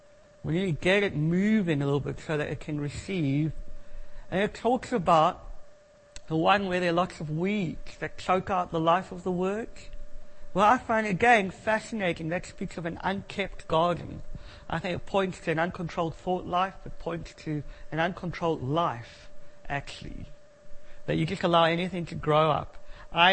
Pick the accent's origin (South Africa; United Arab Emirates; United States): South Africa; I'm South African and I'm quite rude.